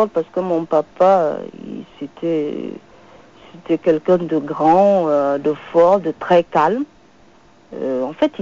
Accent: Cameroon; Non, je suis camerounaise.

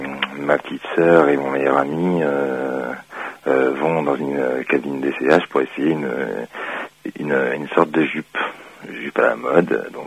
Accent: Morocco; moved away; lorsqu'on est arrivé du Maroc, parce qu'en fait je suis originaire du Maroc.

